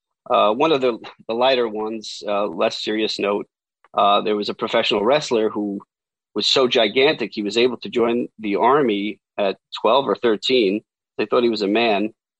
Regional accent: New Jersey, United States; I'm from New Jersey.

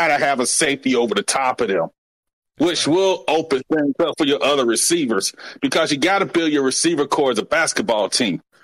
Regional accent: Montgomery, Alabama, United States; Hey, I'm from Montgomery, Alabama, man.

